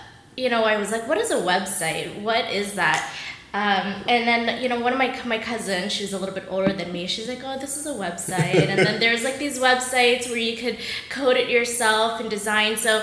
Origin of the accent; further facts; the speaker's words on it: Florida, United States; No, but I grew up in Florida and back there at that time period too, like food, like really good food didn't really exist.